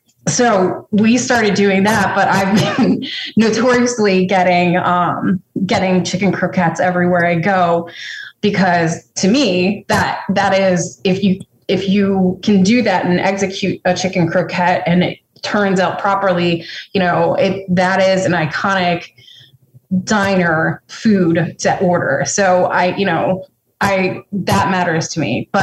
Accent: Connecticut, United States; I grew up partially in Connecticut.

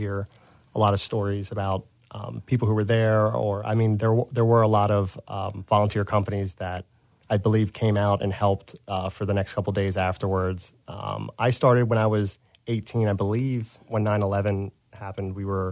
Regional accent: United States; I grew up in Delaware County, obviously, so I was a little farther away than Jillian was

